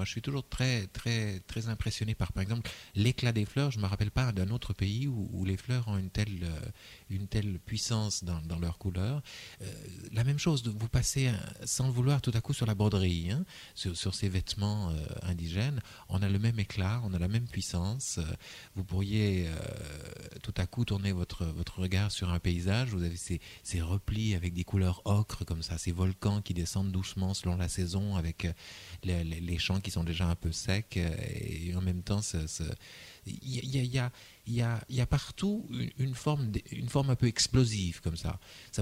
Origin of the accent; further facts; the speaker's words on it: Provence-Alpes-Côte d'Azur, France; Si je dis cigales, c'est parce qu'on sent ça, par exemple, chez nous en Provence.